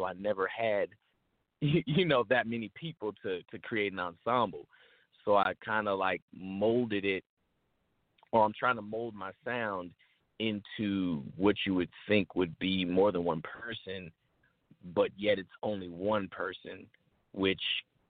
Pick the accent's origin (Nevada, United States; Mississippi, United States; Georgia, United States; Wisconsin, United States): Georgia, United States; Atlanta; I was born in Decatur, Georgia, raised pretty much everywhere. I've been on north side, south side, east side, west side of Atlanta. So I can really say 100% I'm a Georgia boy.